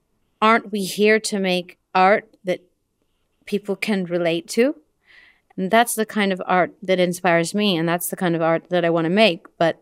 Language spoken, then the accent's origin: English; Midwest, United States; Starting in high school, growing up in the Midwest, not fitting in to any socially acceptable group.